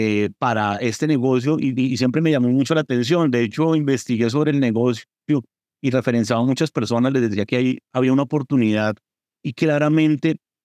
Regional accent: Bucaramanga, Santander, Colombia; en el departamento de Santander, región de Colombia de la cual soy. Soy de Bucaramanga, Santander

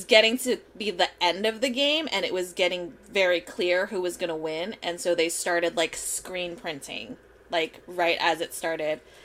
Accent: San Jose, California, United States; really funny because I was born and raised in San Jose. I've lived here my whole life.

